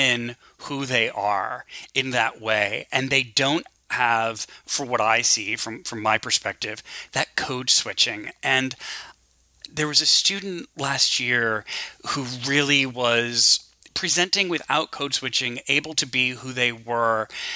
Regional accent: New Jersey, United States; growing up in Jersey suburbs, where it was kind of a lot of blue collar, hyper masculine places

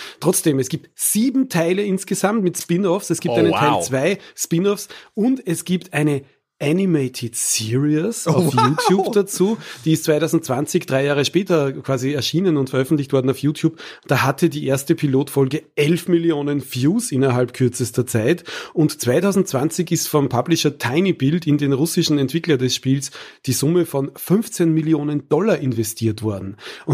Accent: Austria; Ich bin ja Österreicher

